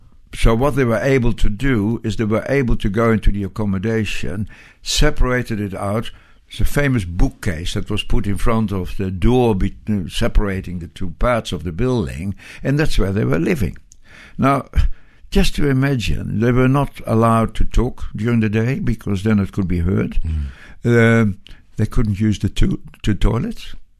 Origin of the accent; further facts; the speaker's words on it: Deventer, Overijssel, Netherlands; I said, from Holland. And he said, what city? I said, Deventer.